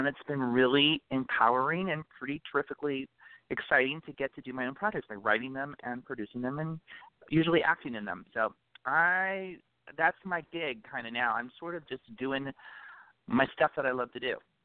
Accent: Ohio, United States; now in Los Angeles, United States; And I'm from Ohio originally, but I've been in Los Angeles.

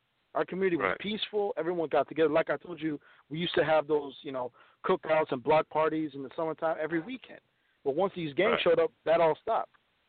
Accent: Minneapolis, Minnesota, United States; No, I'm from Minneapolis. I'm telling you where we lived.

